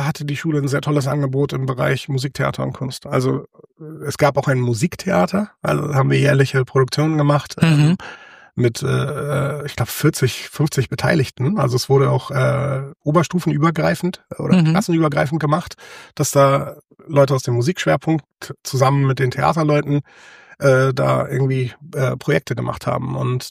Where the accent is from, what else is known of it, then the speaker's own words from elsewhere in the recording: Hamburg, Germany; ich bin, wie gesagt, in Hamburg geboren und hier auch aufgewachsen und war in Hamburg auf einer... Ja, erstmal auf einer Grundschule, die auch ziemlich geschichtsträchtig ist. Das war der Bullenhuser Damm. Das ist da in Bilbrook oder Rotenburg-Vorort da unten.